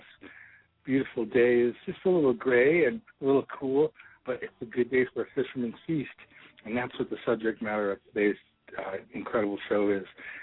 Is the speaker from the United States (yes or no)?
yes; East Coast, United States; When I was growing up on the East Coast, crab boils, crab feasts, clam bakes were pretty standard during vacation season.